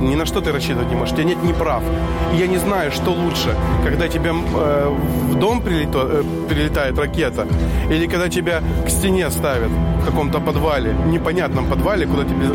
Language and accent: Russian; Kherson, Kherson Oblast, Ukraine; moved away; Я приехал из Херсона, и война там абсолютно иная.